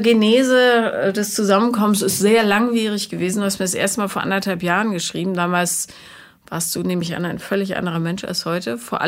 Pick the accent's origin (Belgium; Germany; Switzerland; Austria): Germany; Rhineland; now in Berlin, Germany; Ich komme auch aus dem Rheinland und die Stimmung ist einfach eine andere hier.